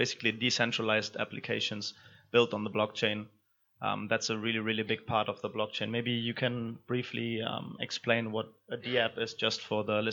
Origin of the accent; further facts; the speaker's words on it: Germany; English is a second language; I'm from Germany myself